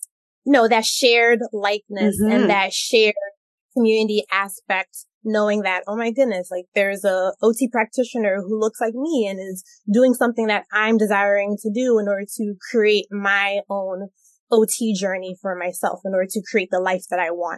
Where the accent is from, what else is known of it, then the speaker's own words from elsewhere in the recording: New York, United States; I think it's because we're from the New York City metro area or something.